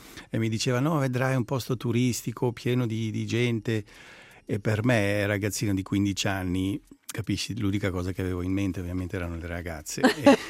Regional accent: Attica, Greece; io sono nato in Grecia ad Atene e sono cresciuto vicino ad Atene, proprio sul mare, un paesino sul mare

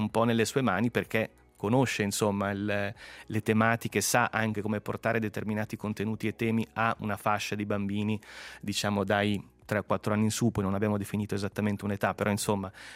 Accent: Mendrisio, Ticino, Switzerland; Io sono nato e cresciuto a Mendrisio, ad esempio.

